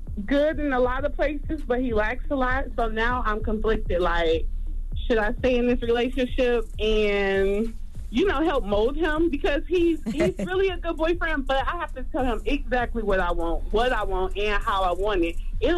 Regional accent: Detroit, Michigan, United States; I'm from Detroit, so I'm a little messed up too. You know, I done seen a lot.

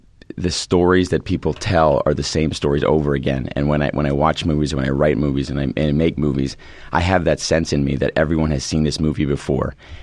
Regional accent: Japan; when I grew up in Japan, we were definitely outsiders.

